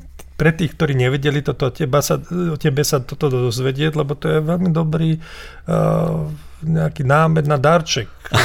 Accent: Revúca, Banská Bystrica Region, Slovakia; Ja som schopný zablúdiť v mojom rodnom meste Revúca, ktoré fakt? Má ja neviem, 13 000 obyvateľov.

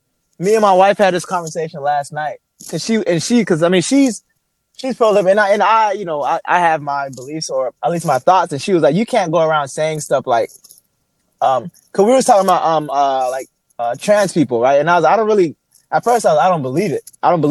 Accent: the South, United States; Growing up in the South, every time I saw a place with a Confederate flag, like a restaurant with a Confederate flag out the window, I did not go into that restaurant because I didn't feel welcome.

